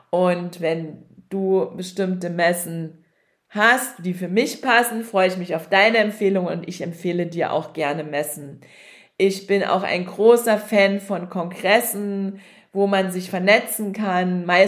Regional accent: Saxony, Germany; Und die Leipziger Buchmesse ist für mich in meiner Heimat, also in Sachsen.

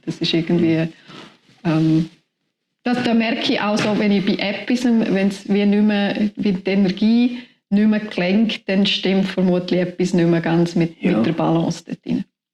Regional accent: Bern, Switzerland; Ich bin in Schabina aufgewachsen. Ich habe sehr engen Bezug zu dem Dorf.

